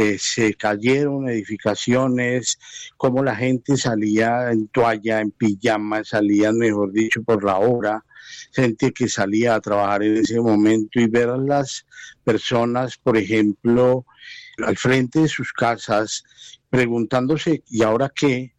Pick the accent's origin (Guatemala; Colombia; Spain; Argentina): Colombia; Bogotá; now in Pereira, Colombia; yo soy de Bogotá y me radiqué aquí en Pereira, llevo ya 2 años y medio